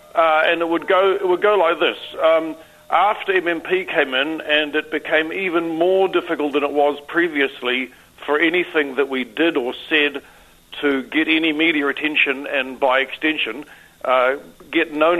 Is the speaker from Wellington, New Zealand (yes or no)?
no; Rotorua, Bay of Plenty, New Zealand; born there; I was born in Rotorua.